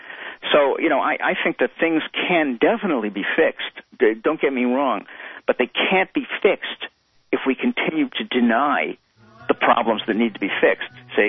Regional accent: Illinois, United States; Because he's a centrist, you know, and I'm from Illinois

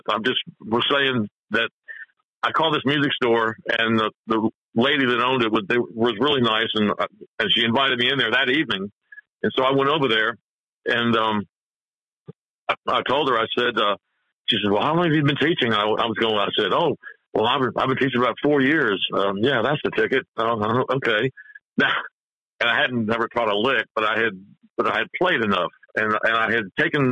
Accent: New Jersey, United States; Now, my mom was from Atlanta, but I was born in New Jersey, and I was taking lessons as a kid because another kid down the street was doing it.

